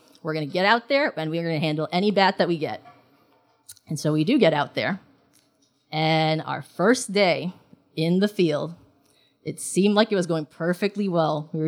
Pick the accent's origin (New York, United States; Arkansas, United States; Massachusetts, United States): New York, United States; New York City; also born or lived in Hong Kong; You know, my upbringing was in two of the most hyper-metropolitan cities in the world. I was born in Hong Kong, and I grew up in New York City.